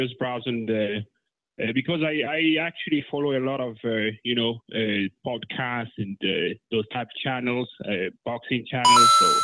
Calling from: Canada; first language French; English is a second language; No, in fact, I'm calling from Canada. It's my first time calling.

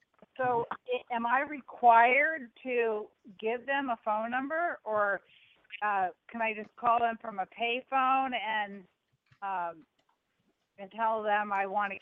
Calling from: Santa Cruz, California, United States; Santa Cruz.

